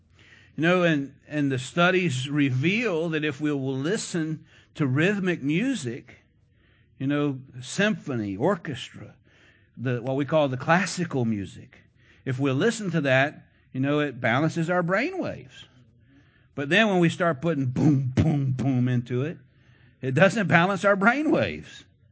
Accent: United States; And listen to me, I'm an American. I believe in free speech and free religion.

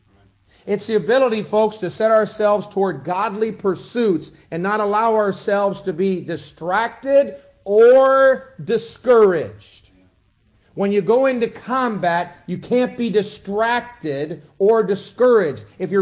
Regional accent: Pompano Beach, Florida, United States; When I grew up down in Deerfield, Pompano Beach

